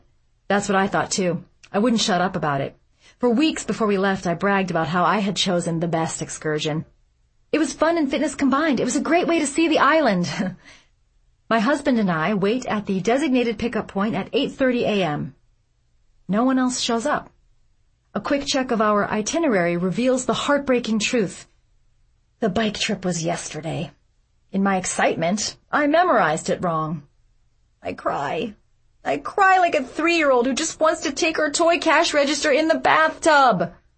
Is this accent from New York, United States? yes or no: yes; New York, United States; a theatrical convention that my husband and I can appreciate because we're from New York and we know about things.